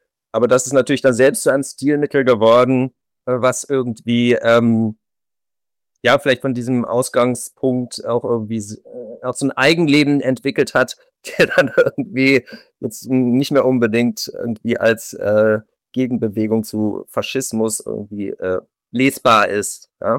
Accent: Monschau, North Rhine-Westphalia, Germany; ich habe es als Kind, ich komme ja aus Monschau, da gab es sehr viel Blasmusik.

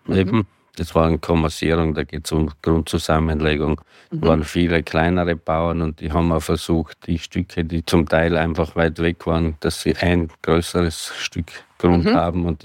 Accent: Galtür, Tyrol, Austria; born there; Ich bin 1968 in Galtür in Tirol geboren. Ein Ort, der bekannt ist über das große Lawinenunglück, wo fast alle mittlerweile kennen. Früher hat man es nicht so gekannt. Ein kleiner Bergbauernort, würde ich sagen, im Winter mit Skitourismus

